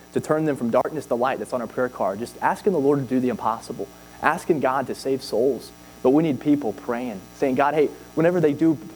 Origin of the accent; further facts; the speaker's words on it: Tennessee, United States; And I'm thankful for my home state, Tennessee.